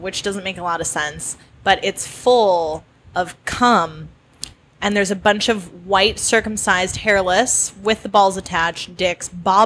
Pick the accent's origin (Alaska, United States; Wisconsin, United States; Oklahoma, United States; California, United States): Wisconsin, United States; I'm from Wisconsin. Come on.